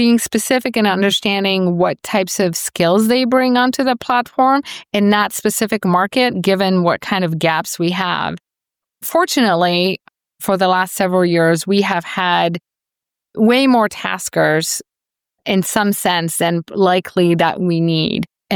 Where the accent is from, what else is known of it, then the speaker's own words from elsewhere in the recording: Sioux Falls, South Dakota, United States; It's my hometown, Sioux Falls, South Dakota. So it's a much smaller market.